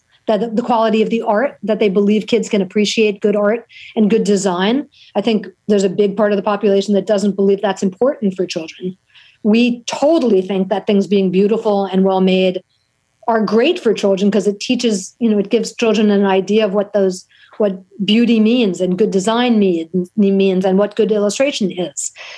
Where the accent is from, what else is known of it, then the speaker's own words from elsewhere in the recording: New York City, New York, United States; Because growing up in New York City, it was so dangerous and so ridiculous.